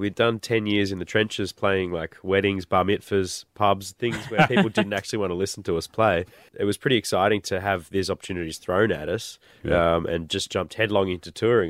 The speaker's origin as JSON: {"language": "English", "country": "Australia", "said": "You're not from America. Yeah, no, we're from Australia."}